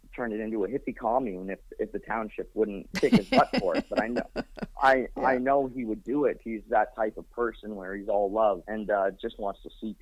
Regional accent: Chesterville, Ontario, Canada; And then we recorded the music video back in my hometown in Chesterville. And it's a small town of about 1,400 people.

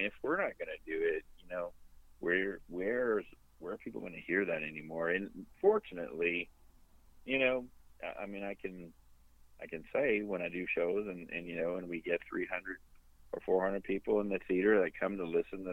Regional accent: Sudbury, Ontario, Canada; also born or lived in Valley East; A couple more shows over there, and then I'm doing in my hometown, Sudbury and Valley East.

